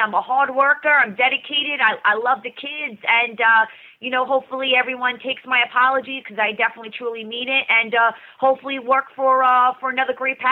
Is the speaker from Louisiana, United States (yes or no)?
no; New York, United States; I'm loud. I'm Italian. I'm from New York.